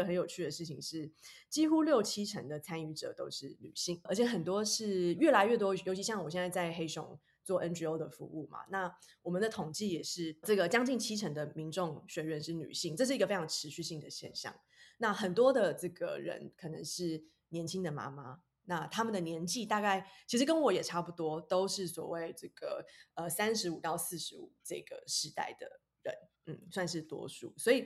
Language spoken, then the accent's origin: Chinese; Taichung, Taiwan; 因为我是在台中长大